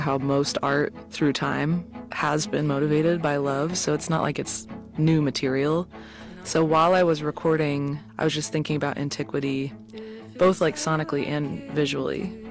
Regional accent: Richmond, Virginia, United States; also born or lived in Philadelphia; now in Los Angeles, United States; I moved across the country. Like, I'm from Richmond, Virginia, and then lived in Philly, and now I'm living in LA, which feels so different.

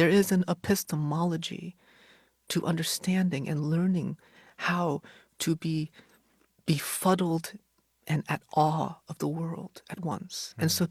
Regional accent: Hartford, Connecticut, United States; also born or lived in Vietnam; Growing up in Hartford, my family and I came from Vietnam. We didn't have a lot of English, and we were living in one-bedroom apartment on government assistance, sponsored by the Salvation Army

